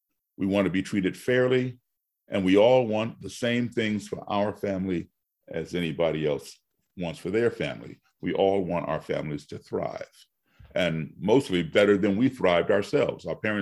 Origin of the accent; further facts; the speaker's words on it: United States; also born or lived in various countries; I grew up as an American embassy brat, living in different countries for 2 years, coming back home, being here in the States for a few months